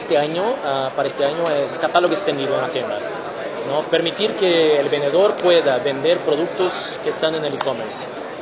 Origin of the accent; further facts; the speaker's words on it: Brazil; Spanish is a second language; Bueno, yo soy brasileño